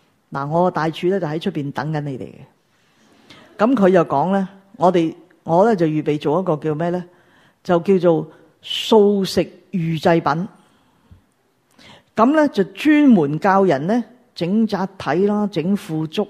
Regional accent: China; 你不要以为你我们中国人最威水

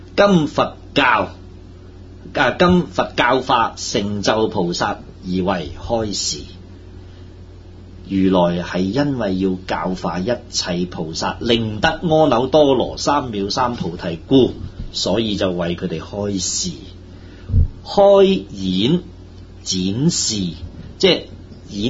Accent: China; 这些我们中国人的易经易了这四样东西

